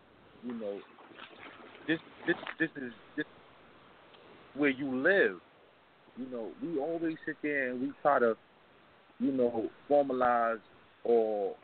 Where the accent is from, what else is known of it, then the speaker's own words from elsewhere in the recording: New York City, New York, United States; growing up in Harlem, you know, I've been here, you know, over 30 years.